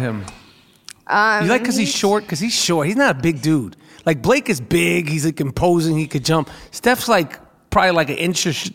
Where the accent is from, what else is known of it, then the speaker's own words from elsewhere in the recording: New York City, New York, United States; because I'm from New York City, too. I'm from Manhattan.